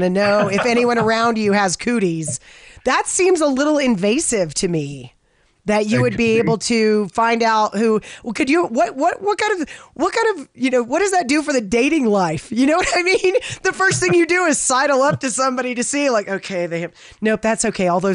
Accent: Florida, United States; I am from Florida, where more than people would like to tell you, people playing sports drop dead of heat exhaustion.

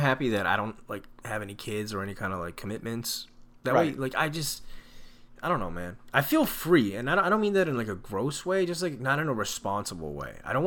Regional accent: Tehran, Tehran Province, Iran; Yeah, I'm from Tehran.

